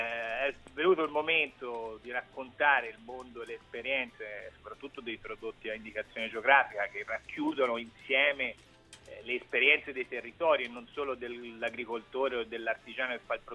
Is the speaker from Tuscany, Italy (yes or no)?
yes; Siena, Tuscany, Italy; Quindi da buon senese guardo lontano